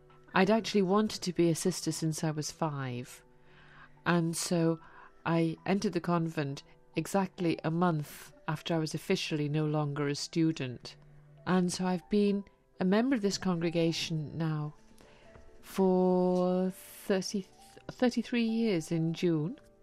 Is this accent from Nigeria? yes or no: no; Liverpool, North West England, United Kingdom; born there; I was born in Liverpool, in England, actually the next parish